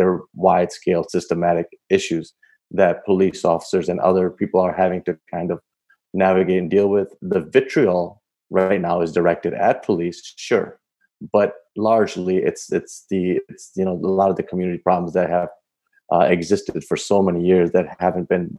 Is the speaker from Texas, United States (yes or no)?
no; Milwaukee, Wisconsin, United States; I'm from Milwaukee, I'm familiar with Milwaukee. I've lived in every part of Milwaukee, so it's not that I'm not familiar with it.